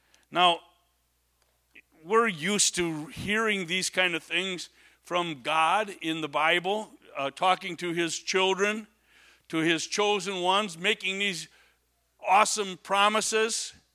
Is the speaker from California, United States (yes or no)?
no; Menasha, Wisconsin, United States; I was on one side of my hometown, Menasha